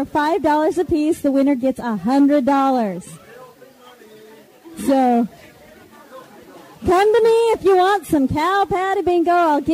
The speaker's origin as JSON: {"language": "English", "region": "Utah", "country": "United States", "said": "I'm from Utah and Weber Davis County. And in Utah, we have a lot of farms."}